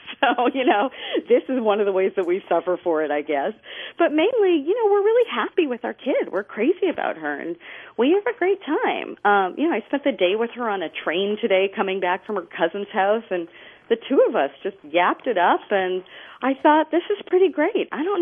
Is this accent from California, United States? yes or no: no; Cambridge, Massachusetts, United States; You know, I grew up in Cambridge, Massachusetts, so that's pretty, I think, familiar territory.